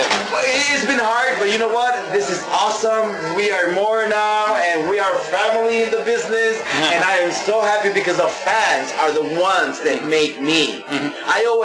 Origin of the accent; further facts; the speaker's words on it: El Paso, Texas, United States; Born and raised in El Paso. That's where I'm born and raised, and that's where I did my schooling, and yeah, my family lives there, and I have six brothers and sisters.